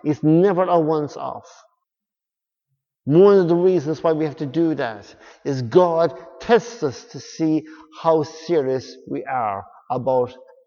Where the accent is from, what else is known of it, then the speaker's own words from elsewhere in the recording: Ireland; And they said many years ago that no hugging Jesus, we're Irish